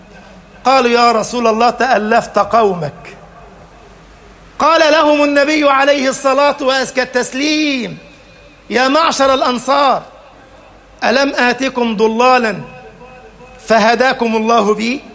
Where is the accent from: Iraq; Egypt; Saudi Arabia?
Egypt; اللهم اجعل بلدنا مصر أمنا أمانا، سخاء رخاء، وسائر بلاد المسلمين.